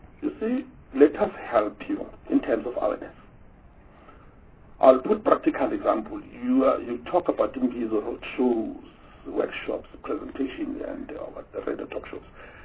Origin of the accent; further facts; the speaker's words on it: Mpumalanga, South Africa; And they ask us, because we're from Mpumalanga, if you talk in terms of Mpumalanga